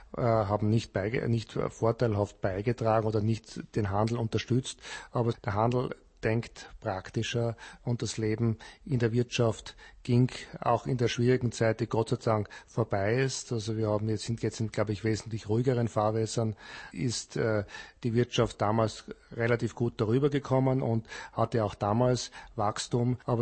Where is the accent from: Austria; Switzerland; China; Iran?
Austria; den wir als Österreicher in Tschechien oder die Tschechen in Österreich finden